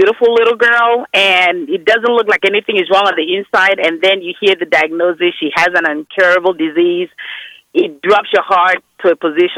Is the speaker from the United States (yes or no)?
no; Nigeria; I am originally West African. I'm Nigerian